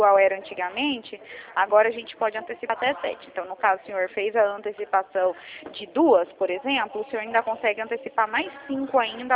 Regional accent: Bahia, Brazil; now in São Paulo, Brazil; hoje eu moro em São Paulo, só que eu sou da Bahia.

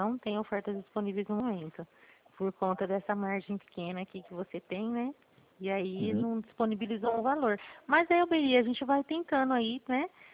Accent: São Paulo, Brazil; Eu sou do estado de São Paulo. Olha o R aí puxando. Bem interior.

